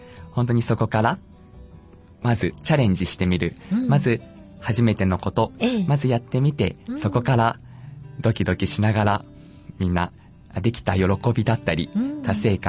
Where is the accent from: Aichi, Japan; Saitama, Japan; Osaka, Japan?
Aichi, Japan; Okazaki; はい、岡崎市の出身です。